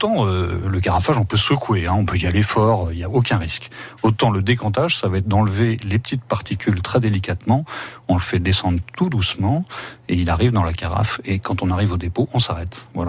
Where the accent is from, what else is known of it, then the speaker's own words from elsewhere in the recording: Occitanie, France; Et c'est très important, surtout chez nous en Languedoc.